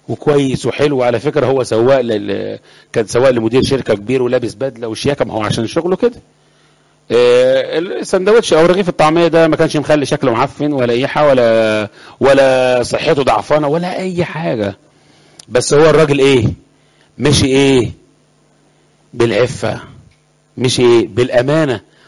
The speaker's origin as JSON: {"language": "Arabic", "region": "Upper Egypt", "country": "Egypt", "said": "على فكرة انا من الصعيد، جدودي والعمام والغامة"}